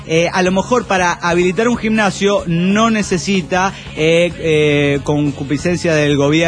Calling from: Guadalajara, Jalisco, Mexico; de Guadalajara, Jalisco, México.

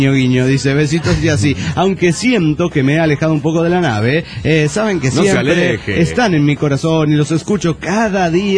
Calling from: Cuauhtémoc, Chihuahua, Mexico

